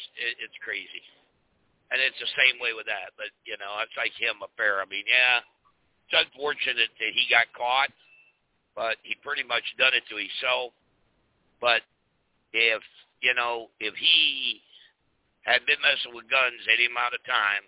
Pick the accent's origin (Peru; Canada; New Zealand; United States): United States; Ohio; I said, well, I'm from Ohio. I said, I'll keep my permit, thank you.